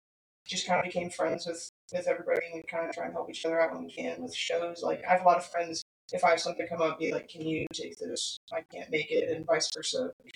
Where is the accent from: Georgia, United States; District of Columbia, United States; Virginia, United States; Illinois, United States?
District of Columbia, United States; Washington; So I grew up on Capitol Hill in D.C., which is like kind of like opposite of country, I feel like, country music, spent my whole life in the city and never really truly felt home there.